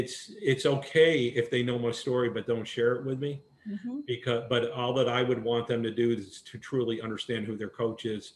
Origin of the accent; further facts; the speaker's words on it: New York, United States; I'm a transplant from New York down here